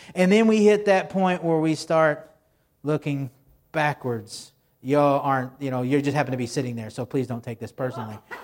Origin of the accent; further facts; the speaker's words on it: Texas, United States; Growing up in Texas, they always call it the fundamentals.